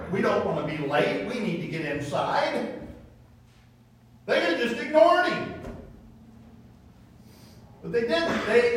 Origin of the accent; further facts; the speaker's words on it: Texas, United States; Now, friends, I'm Texan. I've done construction work all my life.